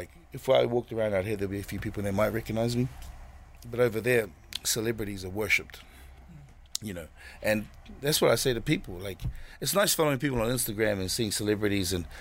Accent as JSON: {"language": "English", "town": "South Auckland", "region": "Auckland", "country": "New Zealand", "tie": "born or raised there", "said": "I'm from South Auckland, born and raised out here. I know our humour, and we tell the truth, bro."}